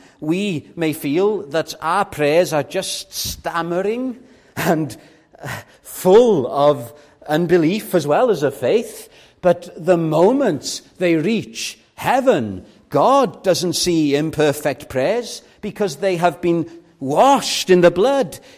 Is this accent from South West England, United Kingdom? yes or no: no; Wales, United Kingdom; Maybe as Welsh people, we tend to equate saying to the Lord how bad things are to great spirituality.